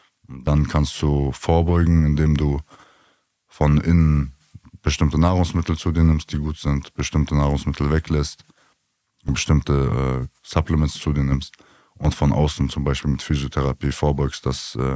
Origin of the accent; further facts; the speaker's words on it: Berlin, Germany; wir kommen ja aus Berlin, aus Deutschland